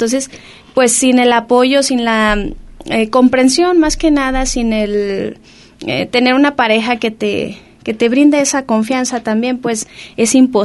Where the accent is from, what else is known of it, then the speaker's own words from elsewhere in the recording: Santa María, Jalisco, Mexico; Yo soy de Santa María, yo, uh-huh, yo soy de allá, pero pues ya tengo tiempo aquí viviendo.